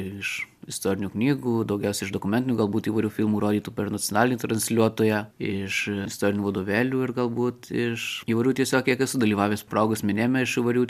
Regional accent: Marijampolė, Marijampolė County, Lithuania; Esu iš Marijampolės.

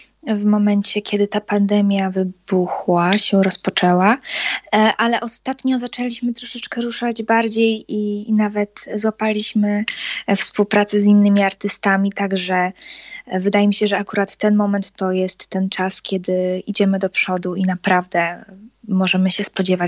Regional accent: Wasilków, Podlaskie Voivodeship, Poland; Jesteśmy z Białegostoku, to znaczy ja pochodzę z Wasilkowa, Adrian z Białegostoku

